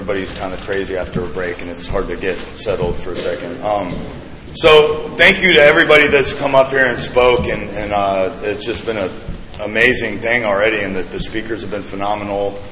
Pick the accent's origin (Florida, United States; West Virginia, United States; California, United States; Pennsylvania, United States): Florida, United States; And I guess everybody thought I was with them because I was from Florida.